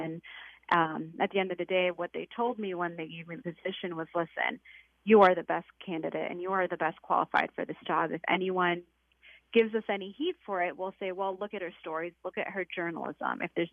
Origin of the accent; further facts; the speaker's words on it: United States; And I'm an American and I believe in all these same values